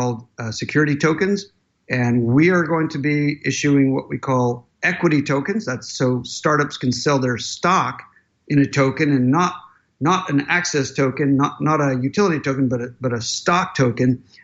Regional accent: United States; now in London, United Kingdom; I'm an American living in London.

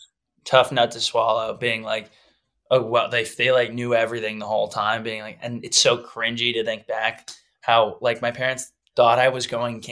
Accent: Texas, United States

